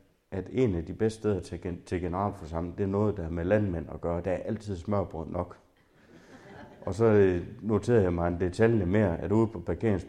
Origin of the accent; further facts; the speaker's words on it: Hillerslev, North Denmark Region, Denmark; Jeg voksede op i Hillerslev